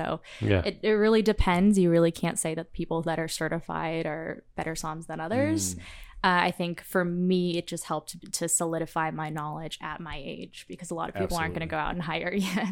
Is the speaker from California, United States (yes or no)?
no; Chicago, Illinois, United States; now in Las Vegas, United States; I'm from Chicago, so it was only an hour or so flight.